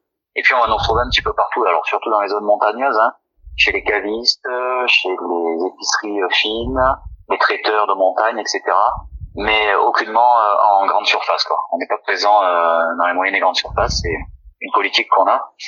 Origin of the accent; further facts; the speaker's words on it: Orcières, Provence-Alpes-Côte d'Azur, France; on est donc déjà natif de la montagne, hein. Nous, on vient de la commune d'Orcières et particulièrement du village de Prapic. Donc c'est vraiment un village qui est au fond de la vallée